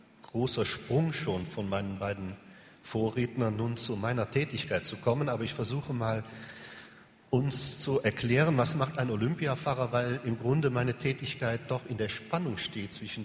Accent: Rhineland, Germany; accent: Rhineland; Sie hören, ich bin Rheinländer

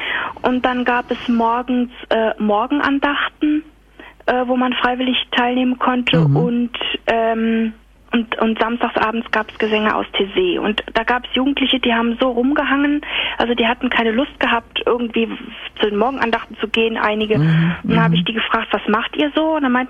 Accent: Frankfurt am Main, Hesse, Germany; moved away as an adult; ich komme eigentlich aus Frankfurt am Main, ich bin nach Nordrhein-Westfalen vor ein paar Jahren hier hingezogen wegen des Berufs.

